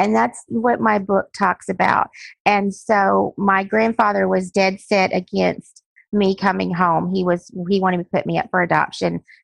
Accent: Louisiana, United States; now in North Carolina, United States; I was originally from Louisiana. I married a military man, so I've been a little bit of everywhere all over the U.S., and we live in North Carolina now.

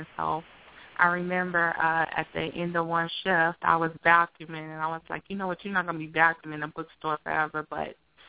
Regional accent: Gary, Indiana, United States; I am from Gary, Indiana, in the Midwest. I have a younger sister. She's an attorney in Orlando. And life in Gary was really fun growing up

